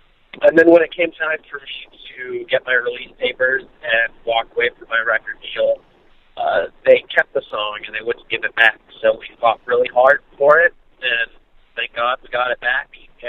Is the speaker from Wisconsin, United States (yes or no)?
no; Santa Cruz, California, United States; And growing up in Santa Cruz, California, one of the bands that I had to look up to was a local band by the name